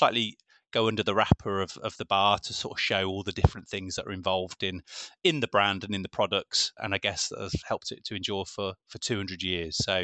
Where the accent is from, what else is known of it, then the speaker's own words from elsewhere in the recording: Birmingham, West Midlands, United Kingdom; I am local. I am from Birmingham